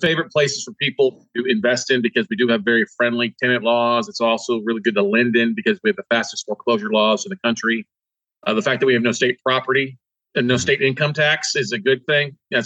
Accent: Corpus Christi, Texas, United States; I mean, I grew up in Corpus Christi, which, you know, if you live in Houston and Corpus along the Gulf Coast, it's like the armpit of Texas.

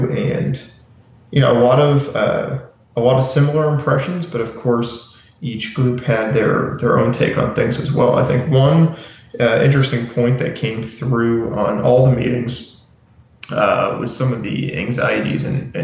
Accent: Massachusetts, United States; It actually kind of felt like my hometown in Massachusetts, kind of a similar feel.

